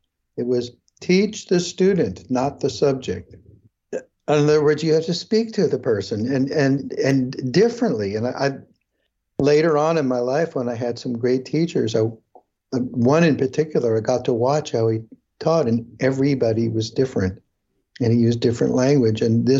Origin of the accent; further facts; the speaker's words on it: Brooklyn, New York, United States; I was born in Brooklyn, yeah. Grew up there.